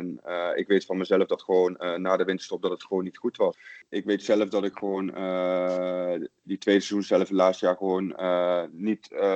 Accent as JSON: {"language": "Dutch", "country": "Netherlands", "said": "Maar ja, dat is gewoon, dat weet ik als Nederlander."}